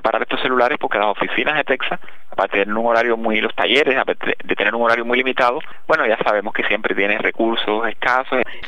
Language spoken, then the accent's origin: Spanish; Cuba; somos un solo pueblo también, como cubanos